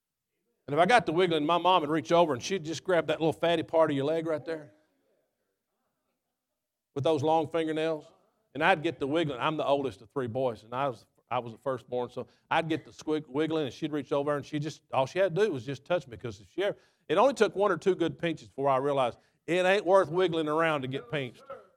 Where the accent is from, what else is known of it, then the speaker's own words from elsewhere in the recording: Texas, United States; I grew up in Texas, but my dad pastored for 45 years.